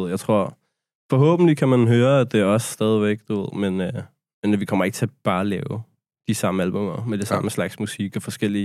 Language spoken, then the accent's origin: Danish; Capital Region of Denmark, Denmark; Jeg er nordsjællænder, mand.